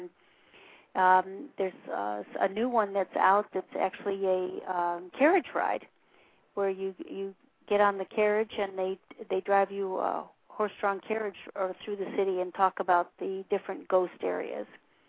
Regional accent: Florida, United States; You know, we're from the South Florida, and so to here it seems so much cooler.

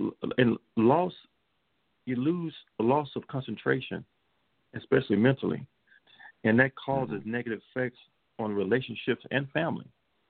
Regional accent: Chicago, Illinois, United States; out of Chicago, I'm from Chicago.

